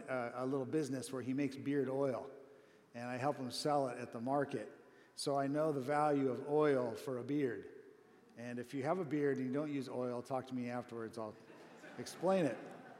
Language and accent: English; Corona, California, United States; I'll go run in the hills above my hometown in Corona, California, and there's this sage smell.